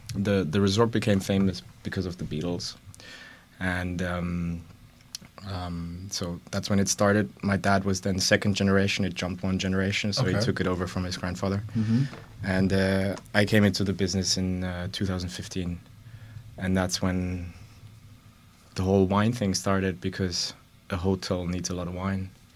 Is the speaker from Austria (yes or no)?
yes; Austria; also born or lived in Germany; I'm a bit of a mix. So I have a German mom and an Austrian dad. I grew up in Austria in a ski resort. My family's in hotels, or used to be in hotels.